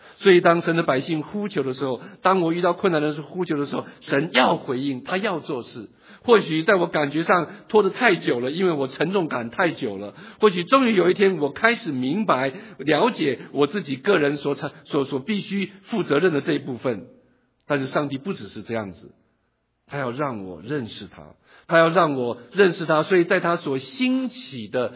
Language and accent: Chinese; Taitung, Taitung County, Taiwan; 我从小在台湾生长，而且是在台东一个非常至少在我生 成长的环境，台东还是很淳朴的，到处都是农田。我念的小学周围都是农田